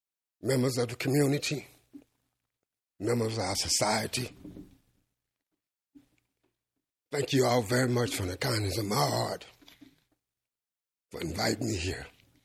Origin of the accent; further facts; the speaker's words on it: United States; tell my story as a young man growing up in America.